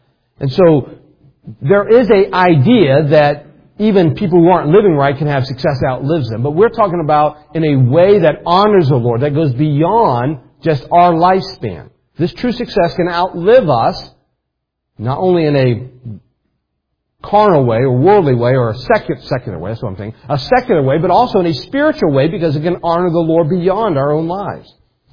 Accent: United States; But I'm from America, I love America, I think America is the greatest country in the world.

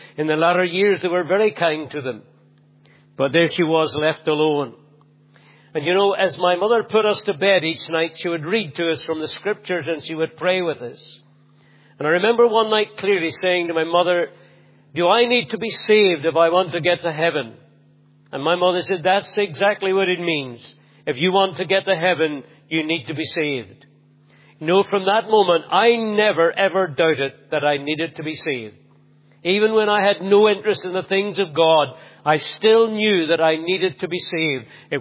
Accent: Scotland, United Kingdom; born there; I was born in Bonnie, Scotland.

